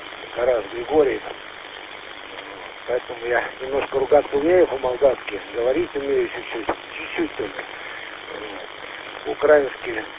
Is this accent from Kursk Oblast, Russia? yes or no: yes; Kursk, Kursk Oblast, Russia; Понятно. Но я с Курска.